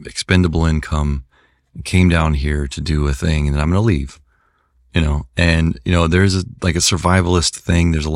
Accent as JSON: {"language": "English", "region": "Mississippi", "country": "United States", "also_born_or_lived": "Tennessee", "lives_now": "Marin County, United States", "said": "I'm from Mississippi and Tennessee, and I live in Marin County, this like very kind of fancy place."}